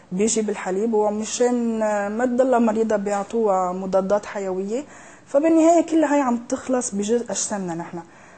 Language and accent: Arabic; Syria; أنا أصلي من سوريا، وبسوريا كتير في أكل نباتي،